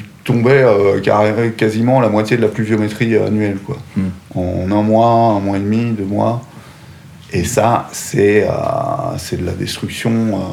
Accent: Belgium; Je suis originaire de Belgique.

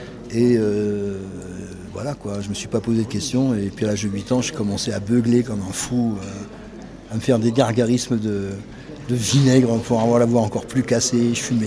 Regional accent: Paris, Île-de-France, France; Alors moi je suis né à Paris, je suis un parisien pur port, pure souche. Je suis né par hasard dans la clinique des Bleuets du 11e arrondissement, mais ma famille était installée ce qu'on appelait la zone autour de Paris, donc les bidonvilles et les caravanes.

